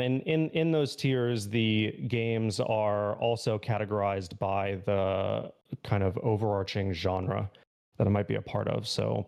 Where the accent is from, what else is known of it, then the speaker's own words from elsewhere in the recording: United States; So I am from the States.